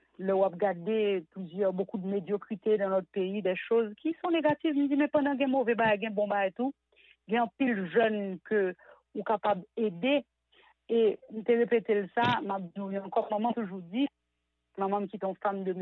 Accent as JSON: {"language": "French", "country": "Haiti", "said": "Mais Haïti n'est pas l'Afrique, vraiment. Nous descendons des Africains, nous sommes des Africains, oui, mais Haïti n'est pas l'Afrique"}